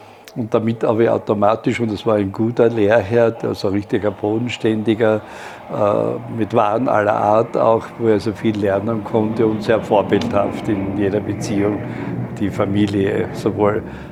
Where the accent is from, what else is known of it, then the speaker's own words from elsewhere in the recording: Gnas, Styria, Austria; meine Kindheitserinnerungen, die ich in Gnas, meinem Heimatort, verbracht habe